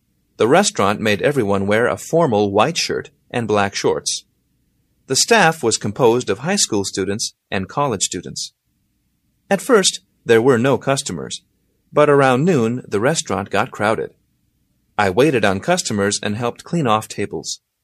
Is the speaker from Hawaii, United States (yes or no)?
no; Boston, Massachusetts, United States; I said, "Yes, sir. I'm from Boston. I guess you could tell right away I was from the North because of the way I speak."